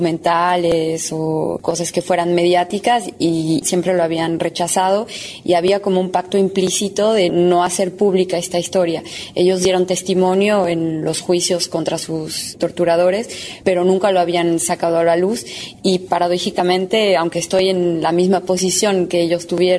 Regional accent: Chile; yo formo parte del colectivo como chilena.

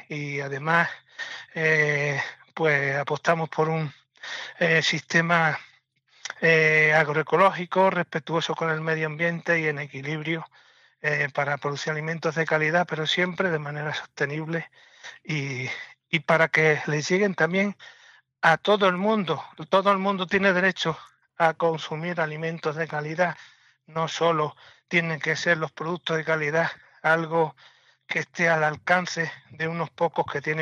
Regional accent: Cortegana, Andalusia, Spain; No, estoy en la Sierra de Huelva. Soy un ganadero de la Sierra de Huelva, de Cortegana.

